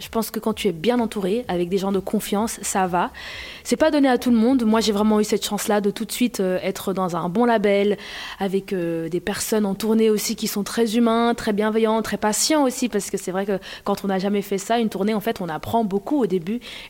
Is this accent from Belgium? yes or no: yes; Belgium; moved away; je suis arrivée de la Belgique, plein de rêves, plein d'ambitions